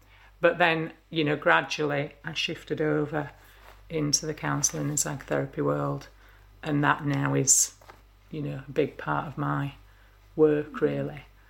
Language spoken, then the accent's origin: English; Heckmondwike, Yorkshire and the Humber, United Kingdom; I'm from Heckmondwike, so over the hill, if you like. Sort of grew up around Kirklees area and lived there most of my life, been away and come back and so on. But always been around this area